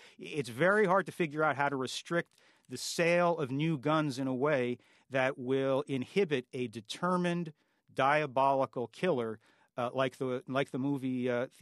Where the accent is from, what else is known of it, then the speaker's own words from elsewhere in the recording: New York, United States; Big cities like, your hometown, Washington, my hometown, New York, are much safer than they were 20 years ago.